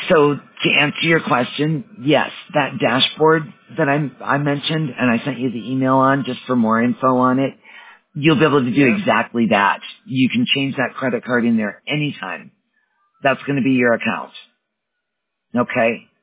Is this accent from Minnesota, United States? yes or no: no; Wisconsin, United States; now in Colorado, United States; Well, I'm originally from Wisconsin, but I now live in Colorado and I work remotely from home.